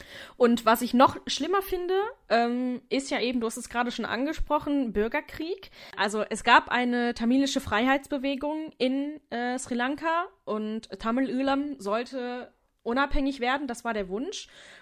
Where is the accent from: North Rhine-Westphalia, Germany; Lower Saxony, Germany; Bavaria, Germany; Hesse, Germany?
North Rhine-Westphalia, Germany; Duisburg; woher kommst du? Und ich so, ja, aus Duisburg. Und dann kam halt, ja, und wo kommen deine Eltern? Her, ne? Ende Uhr. Und ich so, ja, Jalpanem, Jaffna